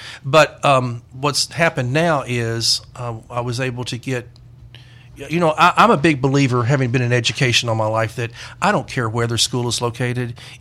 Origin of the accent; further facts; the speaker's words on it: Mount Sterling, Kentucky, United States; But anyway, I was born outside of Mount Sterling, Kentucky, which is about 30 miles east of Lexington, Kentucky. Raised on a farm, milked a cow, baled hay, chopped tobacco.